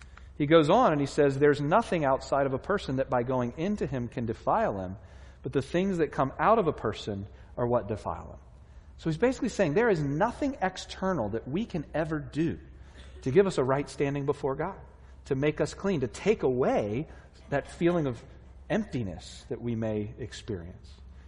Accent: Virginia Beach, Virginia, United States; I grew up in Virginia Beach, as I've told you before, and we used to go to the beach.

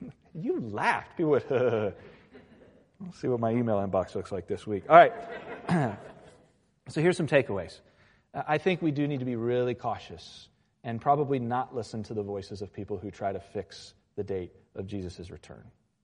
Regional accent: Virginia Beach, Virginia, United States; So I grew up in Virginia Beach, and it's kind of Hurricane Alley in a sense.

